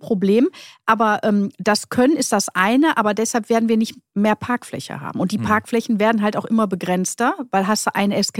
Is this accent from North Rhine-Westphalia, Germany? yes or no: yes; Krefeld, North Rhine-Westphalia, Germany; Weil ich komme ja aus Krefeld, dann bin ich ja eher schon mal in Düsseldorf unterwegs als in Köln.